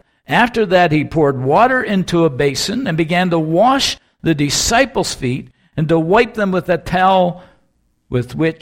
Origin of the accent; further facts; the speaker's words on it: Kamloops, British Columbia, Canada; When I grew up near Kamloops, it was that way almost every night when you came in from the dust of the ground.